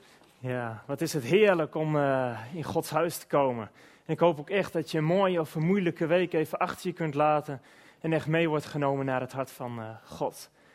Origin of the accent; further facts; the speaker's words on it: Wijk bij Duurstede, Utrecht, Netherlands; Ik kom inderdaad uit Wijk bij Duurstede, waar ik de kerk mag dienen.